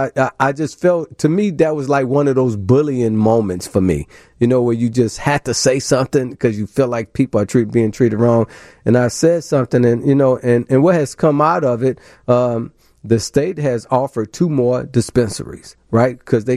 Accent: Chicago, Illinois, United States; Yeah, I grew up in Cabrini Green.

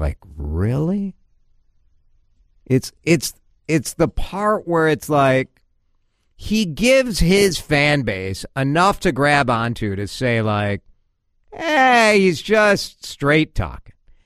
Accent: United States; which I find embarrassing as an American

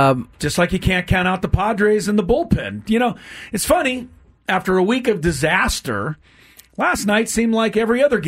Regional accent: Beverly Hills, California, United States; I wasn't born and raised in Beverly Hills for nothing.

